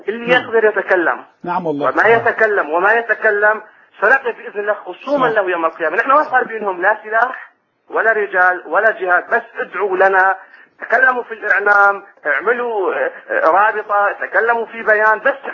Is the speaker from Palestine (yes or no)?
no; Syria; نحن من سوريا بنحبك في اللون.